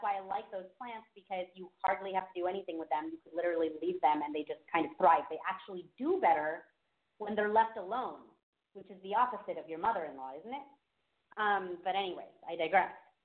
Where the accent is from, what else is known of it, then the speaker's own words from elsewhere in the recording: Philippines; I'm from the Philippines, so that food is more, like, the kind of food that I want, you know?